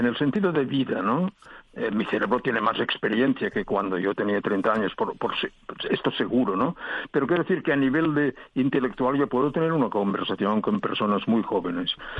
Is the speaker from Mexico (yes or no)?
no; Catalonia, Spain; yo soy un catalán de toda la vida, con 14.000 apellidos hasta la Edad Media, catalanes de pura cepa, pero yo no soy independentista.